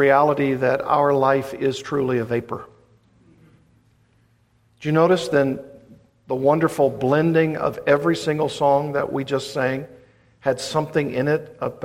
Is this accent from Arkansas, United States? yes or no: yes; Arkansas, United States; She was in Arkansas, my home state.